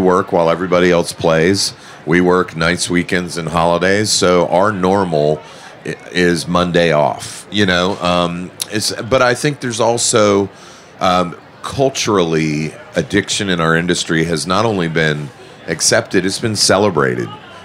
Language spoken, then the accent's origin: English; Atlanta, Georgia, United States; Atlanta's my hometown. I have a lot of ghosts in Atlanta from my days in addiction